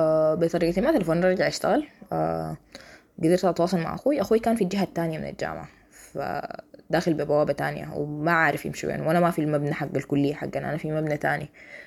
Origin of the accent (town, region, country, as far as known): Khartoum, Sudan; moved away as an adult; now in Cairo, Egypt